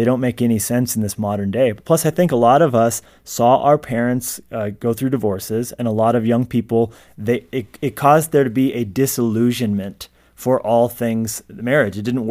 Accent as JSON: {"language": "English", "region": "Colorado", "country": "United States", "tie": "born or raised there", "said": "Listen, I grew up in Colorado, listened to Focus on the Family as a kid every day driving to school."}